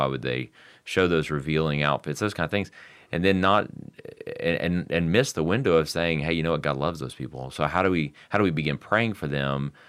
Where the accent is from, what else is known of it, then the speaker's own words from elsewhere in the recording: Florida, United States; I grew up in South Florida, and I was telling somebody recently that I didn't really know there was a majority, because there were so many different nationalities and languages.